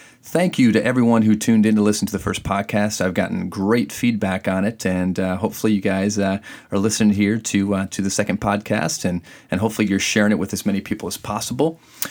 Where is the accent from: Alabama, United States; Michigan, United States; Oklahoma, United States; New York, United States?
Michigan, United States; And growing up in Michigan, you're either a Wolverine or you're a Spartan.